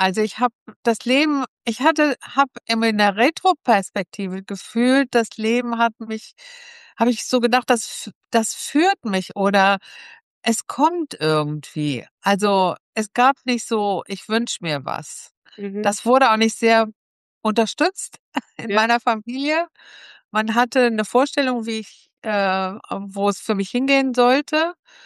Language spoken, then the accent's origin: German; Mönchengladbach, North Rhine-Westphalia, Germany; born there; now in Düsseldorf, Germany; aktuell lebe ich jetzt schon über 20 Jahre in Düsseldorf. Bin geboren in Mönchengladbach, also nicht weit weg von zu Hause gekommen sozusagen, aber Düsseldorf ist meine Wahlheimat.